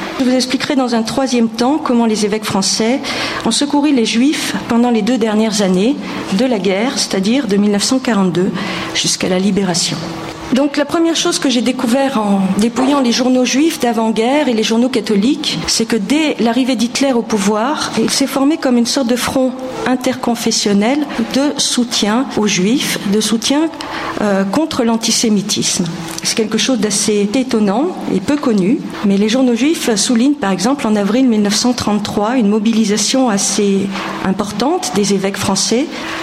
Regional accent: Nouvelle-Aquitaine, France; C'est un petit peu aussi dans cette atmosphère des souvenirs de la guerre que j'ai grandi en Corrèze.

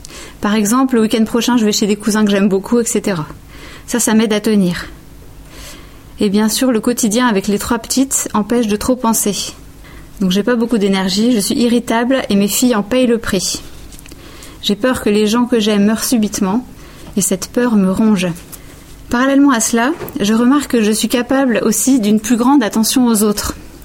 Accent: Amiens, Hauts-de-France, France; Nous vivons à Amiens, en Picardie, ma région natale.

